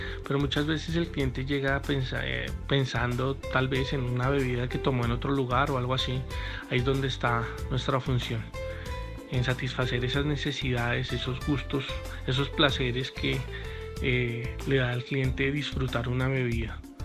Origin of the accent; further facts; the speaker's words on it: Colombia; nosotros como colombianos deberíamos resaltar